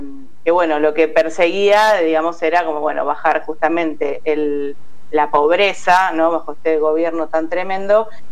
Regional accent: Argentina; Yo soy argentina, sí

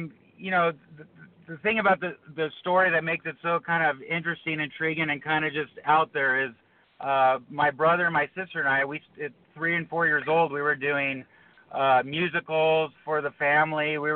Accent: Pacific Palisades, California, United States; also born or lived in San Fernando Valley; I was born in the San Fernando Valley, but shortly, I think when I was three, I moved to Pacific Palisades in California.

